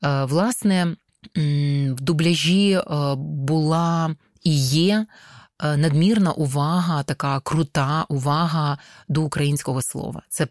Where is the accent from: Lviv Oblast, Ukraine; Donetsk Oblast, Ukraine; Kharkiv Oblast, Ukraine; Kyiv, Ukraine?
Kyiv, Ukraine; Я тут народилася в Україні, в Києві, тут моє коріння.